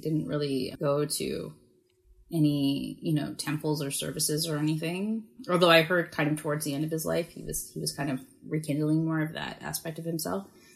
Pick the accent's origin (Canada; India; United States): Canada; Toronto, Ontario; born there; I was born in Toronto. My family all settled in Kensington Market kind of in the late 50s, early 60s after surviving the Holocaust.